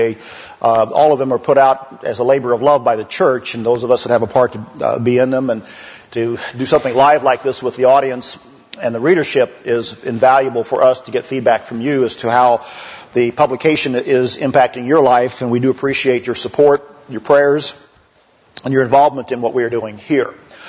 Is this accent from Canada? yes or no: no; Missouri, United States; go back to Missouri, my home state.